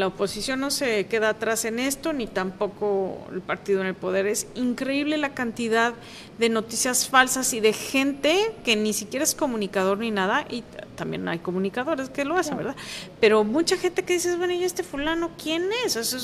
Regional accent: Mexico; que nos encanta como mexicanos y mexicanas

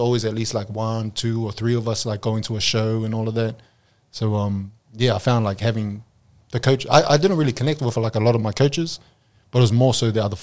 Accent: New Zealand; now in Australia; I'm a kid from New Zealand coming over to Australia

